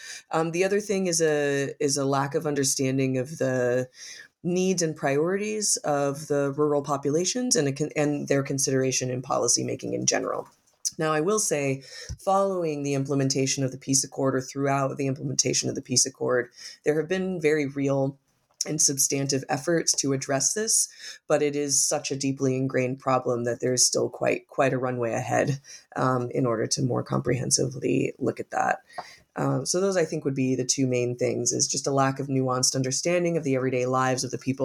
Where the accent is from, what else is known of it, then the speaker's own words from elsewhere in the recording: Caquetá, Colombia; so I came from Caquetá in 2016.